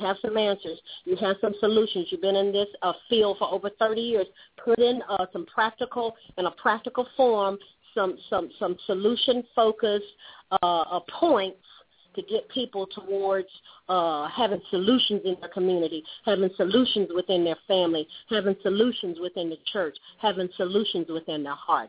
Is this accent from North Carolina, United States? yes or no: yes; North Carolina, United States; growing up in the Southeast in North Carolina during the 60s and 70s, the late 50s, I was born in the late 50s